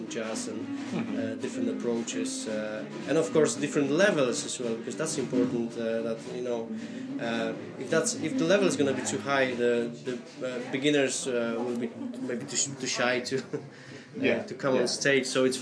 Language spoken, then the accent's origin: English; Poland; now in Dublin, Ireland; I came from Poland. I live in Dublin now.